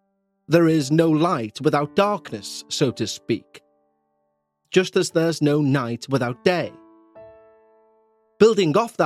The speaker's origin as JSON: {"language": "English", "region": "west of Ireland", "country": "Ireland", "said": "from the west of Ireland who's had numerous paranormal encounters throughout my life."}